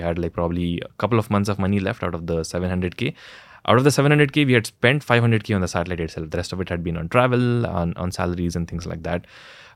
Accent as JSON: {"language": "English", "town": "Aldur", "region": "Karnataka", "country": "India", "tie": "born or raised there", "second_language": "English", "said": "And I am now in Chikmagalur in Aldur at my hometown because lockdown."}